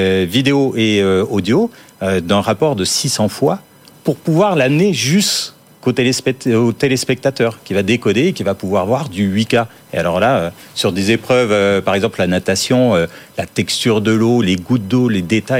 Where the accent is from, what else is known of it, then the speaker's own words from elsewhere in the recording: France; nous, en tant que Français